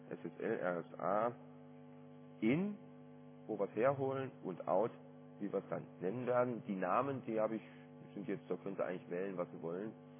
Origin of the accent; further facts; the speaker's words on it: Thuringia, Germany; Ich komme aus Thüringen.